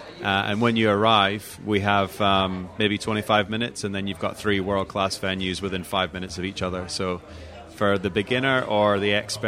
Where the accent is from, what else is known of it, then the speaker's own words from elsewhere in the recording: Scotland, United Kingdom; now in Barbados; Like, I'm from Scotland, so...